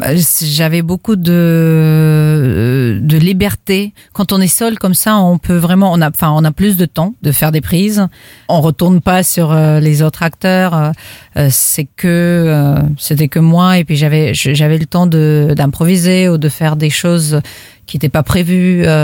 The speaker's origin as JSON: {"language": "French", "town": "Berdiansk", "region": "Zaporizhzhia Oblast", "country": "Ukraine", "tie": "born or raised there", "said": "Berdiansk, en Ukraine."}